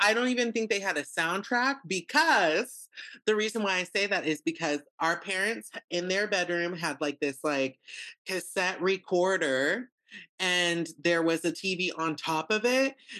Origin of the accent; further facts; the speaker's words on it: Idaho, United States; I mean, we grew up in Idaho. Of course it did, boo.